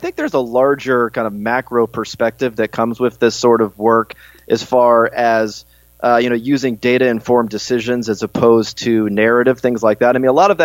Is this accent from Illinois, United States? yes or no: no; California, United States; I grew up in California, went to school out in Berkeley.